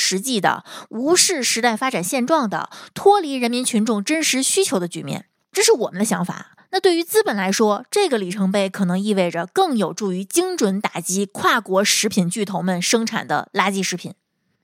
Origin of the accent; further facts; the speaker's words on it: China; 所以我们中国人 get 不到这个分类也很合理。